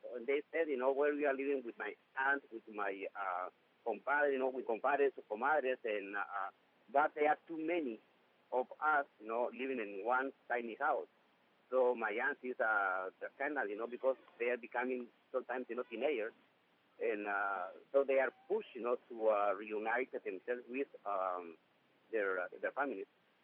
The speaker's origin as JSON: {"language": "English", "country": "Guatemala", "tie": "born or raised there", "moved": "yes", "lives_now": "United States", "said": "I was raised and born in Guatemala, and I came to the United States around 20 years ago."}